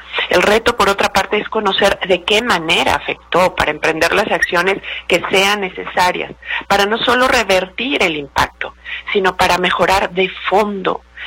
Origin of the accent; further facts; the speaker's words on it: Mexico; lo cual debería preocuparnos a todos los ciudadanos como mexicanos